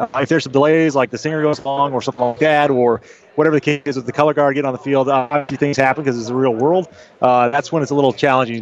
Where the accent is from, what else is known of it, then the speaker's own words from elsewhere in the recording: Lawrence, Kansas, United States; So I was born in Lawrence, Kansas, and then I lived there as a young kid, diehard Kansas City Royals fan and Chiefs fan.